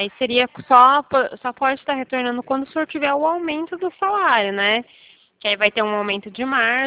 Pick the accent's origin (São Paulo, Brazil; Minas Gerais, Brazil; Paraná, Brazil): Paraná, Brazil; Ah, eu sou paranaense.